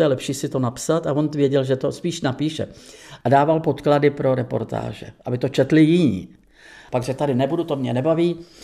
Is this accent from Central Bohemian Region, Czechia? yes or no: yes; Buštěhrad, Central Bohemian Region, Czechia; also born or lived in France; Ten vztah k Otovi Pavlovi byl daný vlastně tím Buštěhradem především. Tím místem, kde jsme prožili téměř identicky ve stejnou dobu dětství, mládí, pak tím pochodem na Kladno, kde jsme študovali oba.